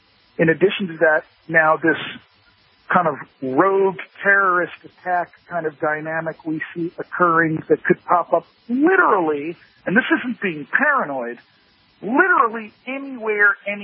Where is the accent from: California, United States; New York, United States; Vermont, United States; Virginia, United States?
New York, United States; also born or lived in Arizona; I'm from New York. I lived in Arizona for 8 years. Both my kids were born there.